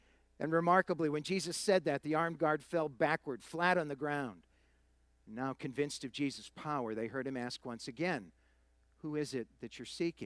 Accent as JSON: {"language": "English", "region": "Massachusetts", "country": "United States", "tie": "born or raised there", "said": "If we were meeting in a church near the area where I grew up in Massachusetts, I'd start the message by saying, Happy Easter."}